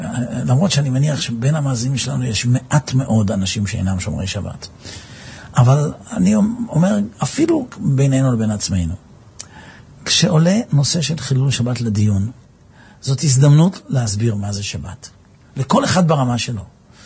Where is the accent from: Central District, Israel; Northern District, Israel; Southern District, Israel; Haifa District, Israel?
Central District, Israel; Netanya; אני גדלתי בנתניה. היינו משפחה, נאמר, המשפחה החרדית היחידה בבניין זה ודאי, אחת משתי משפחות שומרות שבת.